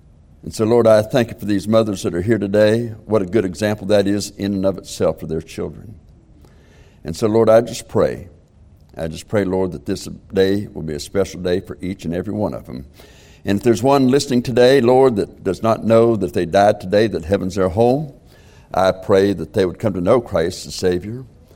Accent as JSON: {"language": "English", "region": "Tennessee", "country": "United States", "tie": "born or raised there", "also_born_or_lived": "Ohio", "said": "Now, you know, I was born in Ohio. Dad moved us down there to Tennessee from Ohio."}